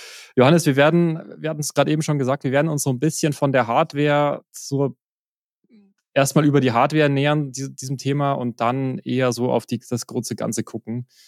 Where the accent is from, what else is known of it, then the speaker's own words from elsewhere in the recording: Bavaria, Germany; Das ein oder andere China wird mir als Bayer halt rausrutschen.